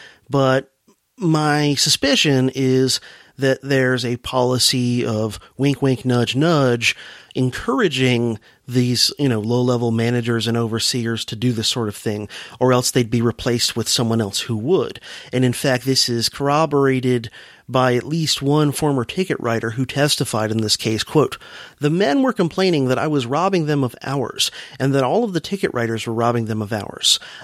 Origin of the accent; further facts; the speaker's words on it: Florida, United States; And as a youngster growing up in South Florida, I can remember hearing about this in Belglade and other sugar towns